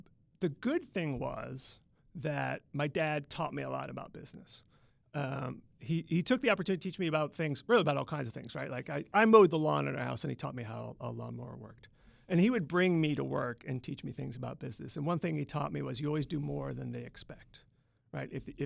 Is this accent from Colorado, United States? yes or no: no; Clearwater, Florida, United States; So really, I grew up in Clearwater, outside of Tampa.